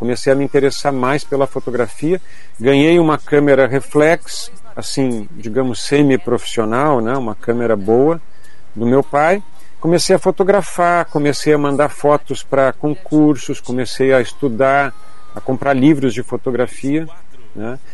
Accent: Porto Alegre, Rio Grande do Sul, Brazil; da fronteira do Uruguai, extremo sul do Brasil, né? Então, eu nasci em Porto Alegre, cresci em Porto Alegre com essa influência da fronteira, né, da família lá, do Pampa, né, gaúcho.

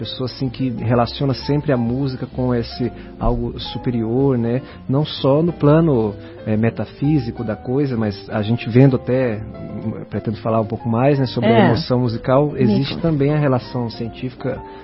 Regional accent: Goiás, Brazil; Eu cursei 2 anos de musicoterapia na faculdade em Goiás, né, sou goiano.

